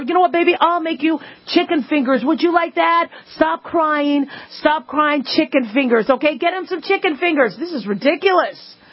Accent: Arizona, United States; because, you know, we grew up in Arizona.

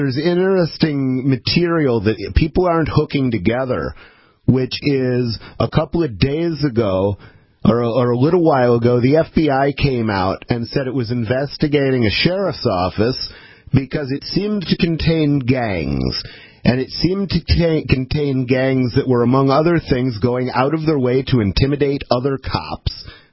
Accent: Jackson, Michigan, United States; born there; moved away; I was born in Jackson, Michigan.

